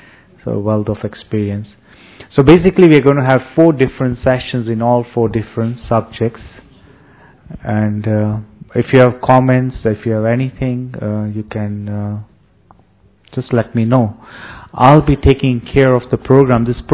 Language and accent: English; Kenya; English is a second language; also born or lived in United States; It's a bit English name, but born and brought up in Kenya. Kenya, that's Africa, East Africa.